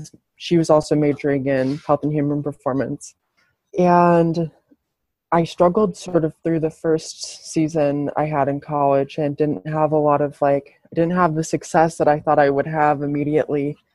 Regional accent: Montana, United States; running for my home state, because that was sort of the ethos of the coach at the time. He was like, I want to build a team, like a really strong team from runners from Montana, because we have strong runners

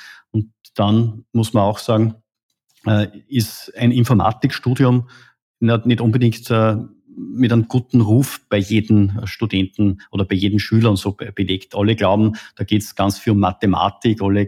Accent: Upper Austria, Austria; Ja, konkret bin ja Oberösterreicher, du auch.

